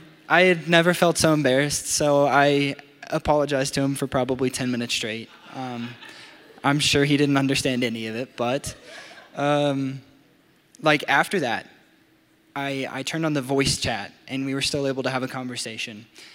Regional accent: Texas, United States; moved away; So I am originally from Texas. I moved here to Colorado about 5 years ago. And I lived in Breckenridge.

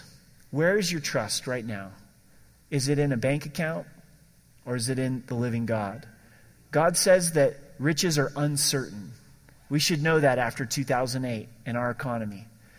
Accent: Ireland; Plus, I'm Irish and I'll lose part of my ethnicity if I really deal with my anger.

